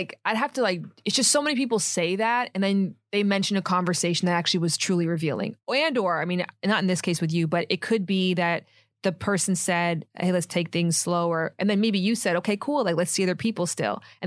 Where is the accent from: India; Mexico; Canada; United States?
Canada; Toronto, Ontario